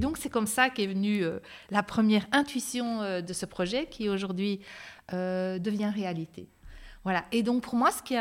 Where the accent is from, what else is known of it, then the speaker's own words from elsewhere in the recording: Brussels, Brussels-Capital Region, Belgium; Je suis bruxelloise depuis toujours, ou à peu près.